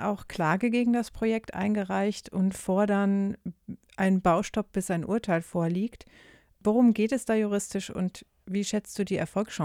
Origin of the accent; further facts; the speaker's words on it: North Rhine-Westphalia, Germany; Das klingt ein bisschen so, wie wir im Ruhrgebiet, wo ich herkomme, sagen, was nicht passt, wird passend gemacht.